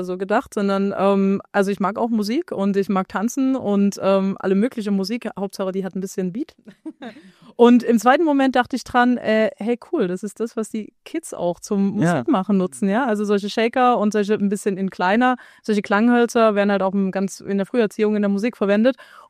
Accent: Saxony, Germany; born or raised there

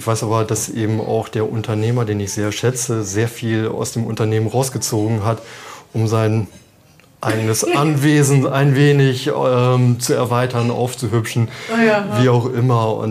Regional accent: Rhineland, Germany; born there; now in Bremen, Germany; Gebürtig, das hört man aber aus der Stimme wahrscheinlich nicht raus, bin ich Rheinländer.

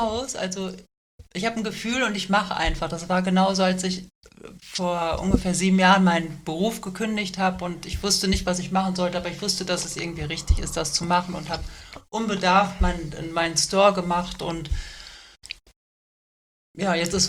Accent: Serbia; now in Germany; Ich war jetzt auch, ich glaube, dieses Jahr mit der in meiner Heimatstadt in Serbien und ja.

